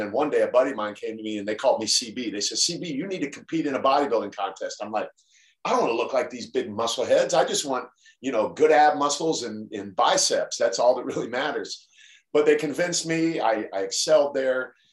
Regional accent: Canton, Ohio, United States; So I grew up in Canton, Ohio, and joined the Marine Corps at age 17.

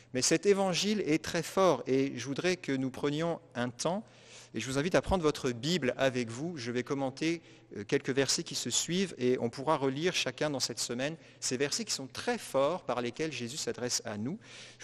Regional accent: Quebec, Canada; semaines de confinement, du moins chez nous au Québec, ça fait 7 semaines.

